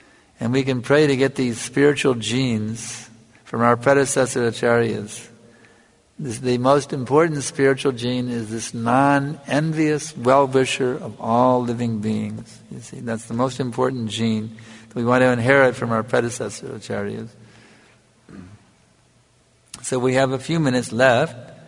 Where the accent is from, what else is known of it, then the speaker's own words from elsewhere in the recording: United States; now in Fiji; I know when I grew up in America, they had a, for getting a driver's license, there is a preliminary license